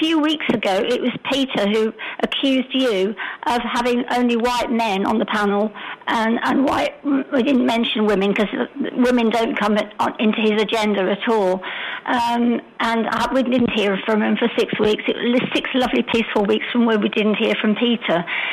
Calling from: Alicante, Valencian Community, Spain; Alicante.

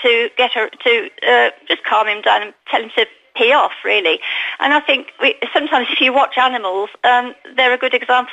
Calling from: Alicante, Valencian Community, Spain; It's the suspect in Alicante … in Alicante.

